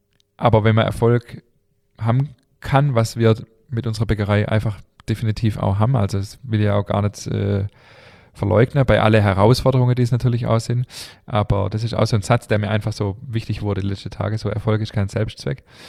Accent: Germany; wir sind hier in Deutschland geboren

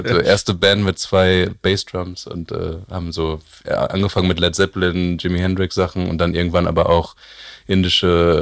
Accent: Hagen, North Rhine-Westphalia, Germany; born there; ich bin in Hagen geboren.

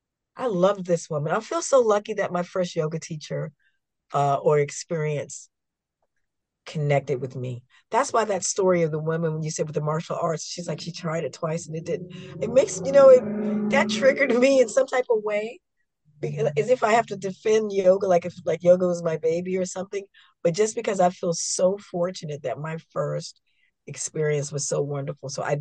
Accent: Washington, District of Columbia, United States; moved away as an adult; also born or lived in Belgium; now in Sweden; I moved to Sweden. Now that's even further north and further far away from my hometown of Washington, D.C. Fewer people who look like me, African American people, maybe fewer Americans that I was meeting originally.

